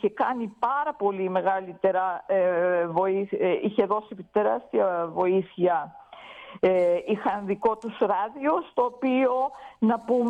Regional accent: Greece; Κοιτάξτε, ως Ελληνίδα, παντού όπου πήγαινα, προσπαθούσα να βρω ρίζες.

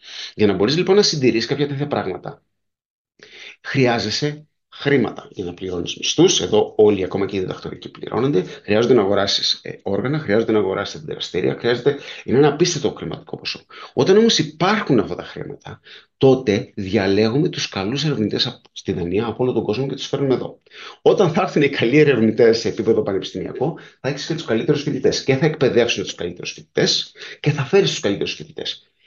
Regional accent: Greece; Ως Έλληνας που μεγάλωσα, εκπαιδεύτηκα, πήρα πτυχίο στο Πανεπιστήμιο Κρήτης, στο τμήμα Χημεία στην Ελλάδα

